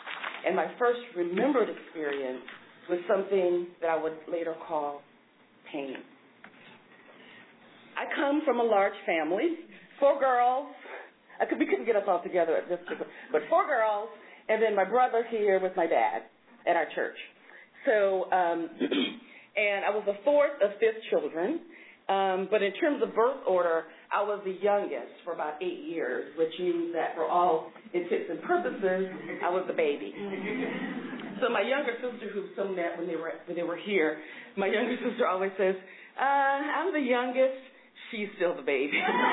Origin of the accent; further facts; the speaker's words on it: Fernandina Beach, Florida, United States; born there; to a fisherman and a housewife. I was born in Fernandina Beach, Florida, which is about 25 miles from St. Mary's, Georgia.